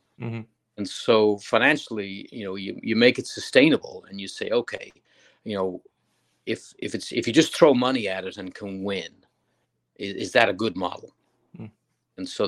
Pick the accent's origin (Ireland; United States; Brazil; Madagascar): Ireland; Dublin, Leinster; moved away; We grew up in Dublin together, and we've moved throughout the States and the world.